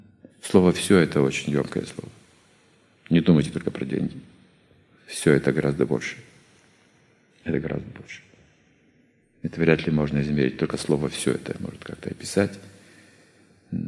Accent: Russia; Я говорю, я из России

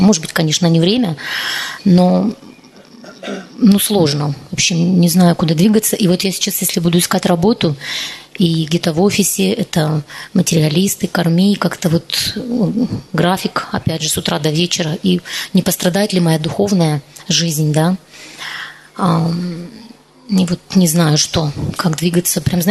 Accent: Bishkek, Kyrgyzstan; Я из Бишкека, из Кыргызстана.

